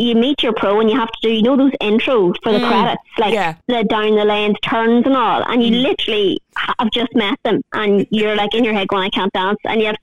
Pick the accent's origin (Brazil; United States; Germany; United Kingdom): United Kingdom; Newry, Northern Ireland; I'm from Newry, so that's normally where I live.